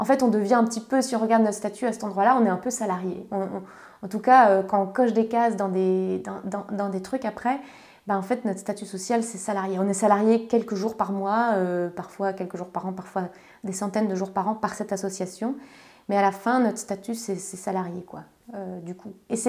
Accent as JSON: {"language": "French", "region": "Grand Est", "country": "France", "said": "de me retrouver à faire des expositions au Luxembourg en tant que Lorraine et pas en Lorraine"}